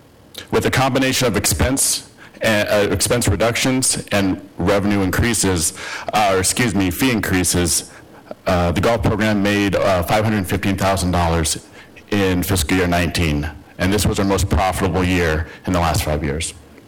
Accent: Portland, Oregon, United States; I grew up on the east side, born and raised in Portland, and I was given access to golf when my dad worked at a golf course as a mechanic.

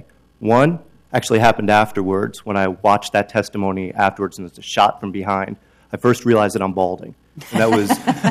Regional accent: Oregon, United States; I'm from the Beaumont-Wilshire neighborhood

